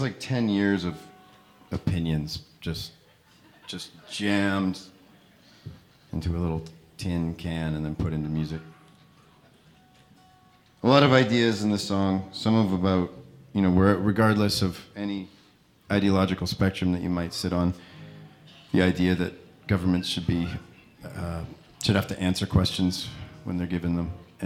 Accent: Canada; As Jeff said, we're from Canada, a long way from home.

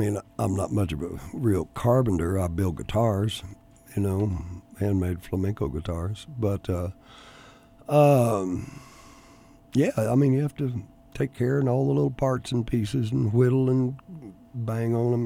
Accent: Texas, United States; Well, growing up in South Texas, you know, the first guitar you get is a Mexican guitar

